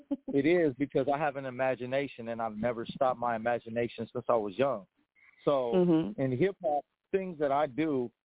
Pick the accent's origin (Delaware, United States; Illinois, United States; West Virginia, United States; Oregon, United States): Oregon, United States; Portland; I've been born and raised here. So born and raised in Portland on 9th until I was, 13, and then we moved to the Piedmont, and I was there until I was, 20, and now I live out here